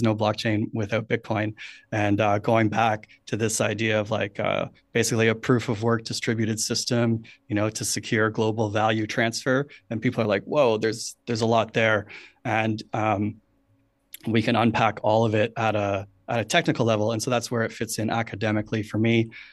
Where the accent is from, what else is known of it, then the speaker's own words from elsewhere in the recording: Canada; now in New Zealand; I am from Canada. That is where my some of my intonation comes from.